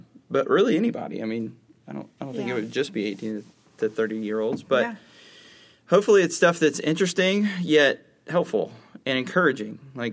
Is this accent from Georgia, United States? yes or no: yes; Georgia, United States; born there; I was born in Cobb County, Georgia.